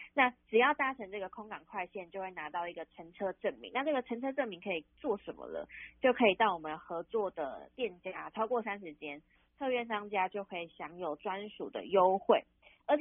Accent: Penghu County, Taiwan

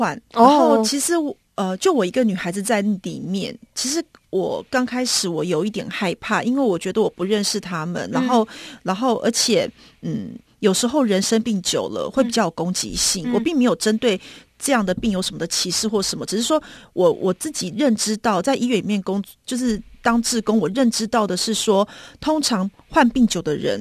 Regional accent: Taiwan; 我说我从台湾来的

